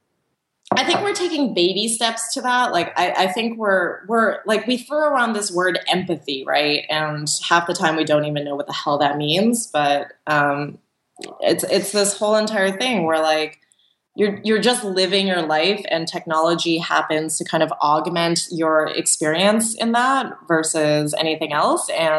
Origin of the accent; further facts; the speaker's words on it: New York, United States; Because like, I'm from New York and there was that legislation